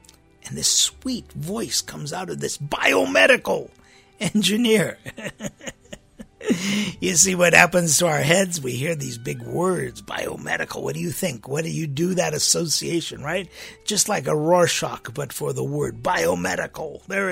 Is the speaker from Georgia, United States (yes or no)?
no; California, United States; We're both from the Bay Area, and so we understand those scenes that he describes in the book as being native scenes.